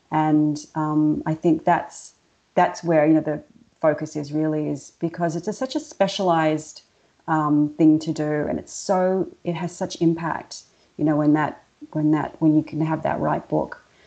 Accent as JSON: {"language": "English", "town": "Melbourne", "region": "Victoria", "country": "Australia", "tie": "born or raised there", "also_born_or_lived": "Indonesia", "moved": "yes", "said": "is actually my father's Indonesian, my mother white Australian. I grew up in Melbourne, and I left in 93, such a long time ago, and then I lived for almost a decade in Indonesia."}